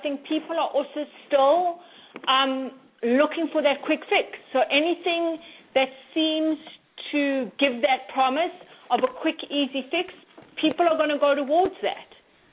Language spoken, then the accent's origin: English; South Africa; So I grew up in South Africa